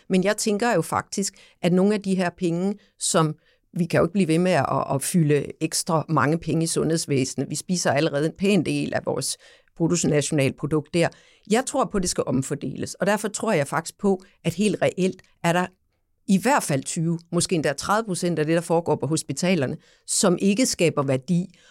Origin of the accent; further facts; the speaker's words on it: Samsø, Central Denmark Region, Denmark; nu er jeg jo fra Samsø, Ole, og der bor jo ikke andet knap 4.000 mennesker.